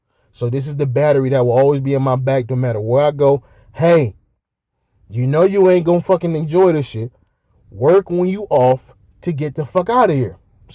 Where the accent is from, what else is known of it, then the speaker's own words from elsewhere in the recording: Bedford, Ohio, United States; Like, I'm from here. I'm from Cleveland. I'm from Bedford, Ohio.